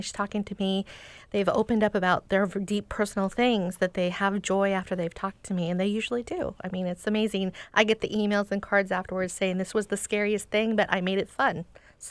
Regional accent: Seattle, Washington, United States; I grew up in Seattle, went to schools around here, Blanchett High School, which is now Bishop Blanchett, and then community college, and just been working around Seattle my whole life.

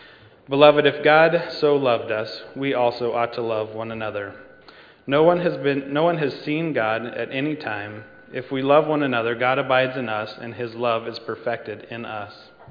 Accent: Wyoming, United States; I grew up in Wyoming, but Iowa tests of basic skills are a terrible thing.

